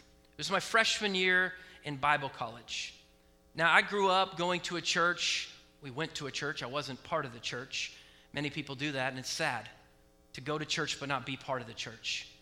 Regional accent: Oregon, United States; Now, I grew up in Oregon, very liberal, and I grew up in the public school system.

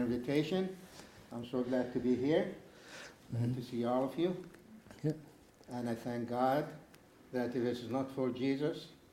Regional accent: Jordan; English is a second language; I'm from Jordan, the country of Jordan, next to Israel. You know that area by the River Jordan.

